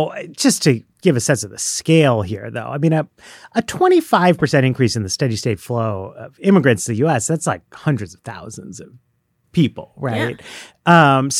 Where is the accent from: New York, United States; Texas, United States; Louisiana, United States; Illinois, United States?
New York, United States; I grew up in New York. I've always lived in like big, diverse, cosmopolitan cities.